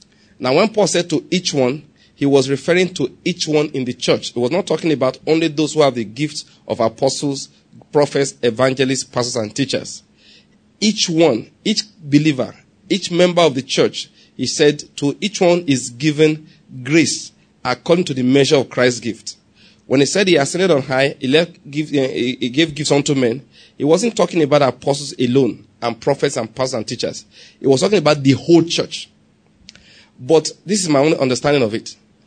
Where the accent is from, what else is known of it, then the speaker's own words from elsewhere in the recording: Ondo, Nigeria; I'm from Ondo State anyway.